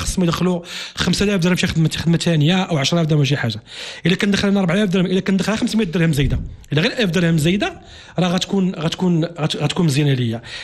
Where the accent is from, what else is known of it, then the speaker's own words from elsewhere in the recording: Morocco; في حين ان مثلا حنا عندنا في المغرب عندنا الاغلبيه ديال الناس كيكونوا خدامين 10 سنين 15 عام 20 سنه في نفس الخدمه